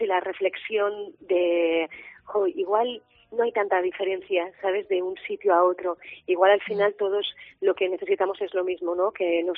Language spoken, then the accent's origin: Spanish; Valencian Community, Spain; yo soy valenciana, entonces el Raval sí que me queda cerca